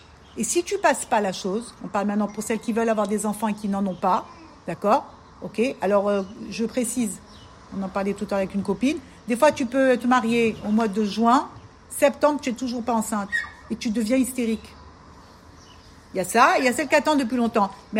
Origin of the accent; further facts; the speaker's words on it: France; parce que nous, on est des Français, qu'on vient de la zone